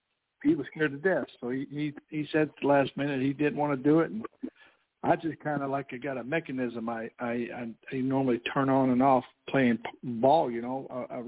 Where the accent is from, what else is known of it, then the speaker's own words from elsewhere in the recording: New Albany, Indiana, United States; I was playing football for University of Louisville, and I'm originally from New Albany, Indiana.